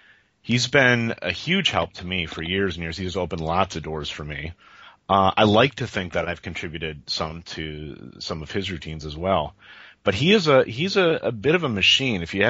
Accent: Minneapolis, Minnesota, United States; I've never actually lived in LA. I maintain an LA phone number and business address. I'm actually originally from Minneapolis

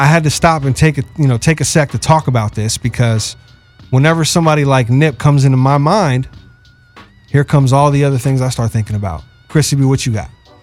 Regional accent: Los Angeles, California, United States; Born and raised in LA.

